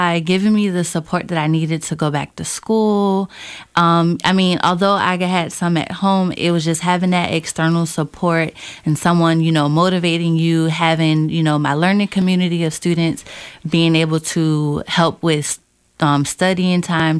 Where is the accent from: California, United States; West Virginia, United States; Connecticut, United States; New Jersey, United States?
New Jersey, United States; Newark; now in Jacksonville, United States; I'm actually transplanting to Jacksonville. I'm from Newark, New Jersey. I graduated from Eastside High School some years ago.